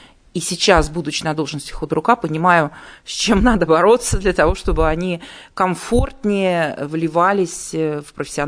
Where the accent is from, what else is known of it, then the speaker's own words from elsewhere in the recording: Samara, Samara Oblast, Russia; born there; Ну, я из другого города, я не из Екатеринбурга и не из Свердловской области. Я родилась в Самаре